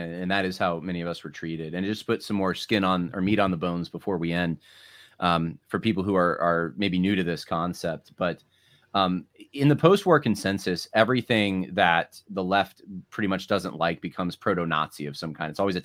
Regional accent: United States; I'm an American and I love my grandpa.

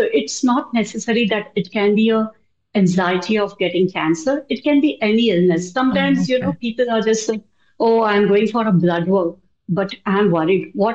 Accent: Ahmedabad, Gujarat, India; moved away as an adult; now in Bangalore, India; No, I'm basically from Ahmedabad, which is in Gujarat, which is west of India. And after I got married, I moved to Bangalore, but I have been here since almost 23 years. So yeah, I'm a Bangalorean now.

